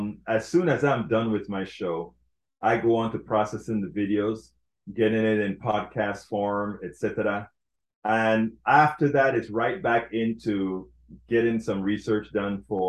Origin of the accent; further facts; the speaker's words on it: Panama; English is a second language; I'm from Panama. Come on, we don't have ice on the ground.